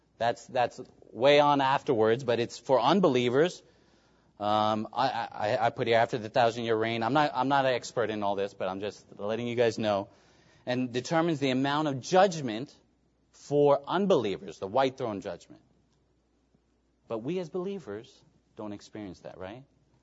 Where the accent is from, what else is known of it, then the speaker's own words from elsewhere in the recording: New York, United States; now in Apex, United States; I'm not here from New York by chance. I know I'm not in here in Apex, in Morrisville, by chance.